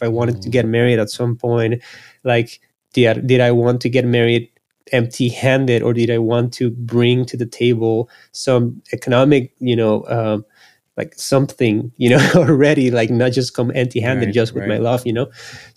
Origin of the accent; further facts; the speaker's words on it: Costa Rica; I come from Costa Rica, which is a small country in Central America. And I come from a family that has a lot of artists in them